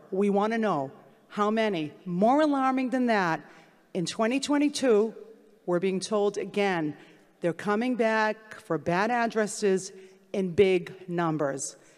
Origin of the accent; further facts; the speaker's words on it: Massachusetts, United States; I grew up on the Freedom Trail. Paul Revere's ride goes right through my district.